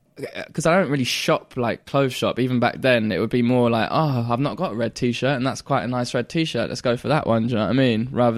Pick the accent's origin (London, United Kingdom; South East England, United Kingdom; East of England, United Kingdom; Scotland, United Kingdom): London, United Kingdom; even just through acting or just growing up in London and stuff